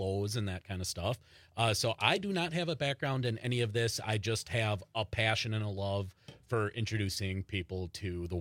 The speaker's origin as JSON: {"language": "English", "town": "Green Bay", "region": "Wisconsin", "country": "United States", "tie": "born or raised there", "said": "Green Bay."}